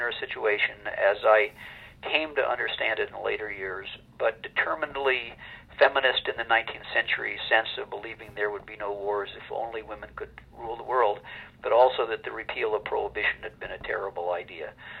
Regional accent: Champaign, Illinois, United States; And I suppose I found myself growing up in Champaign as a free thinker

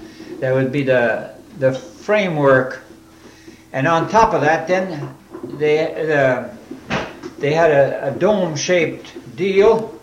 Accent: New Franken, Wisconsin, United States; Well, yes, I was from halfway between Champion and New Franken.

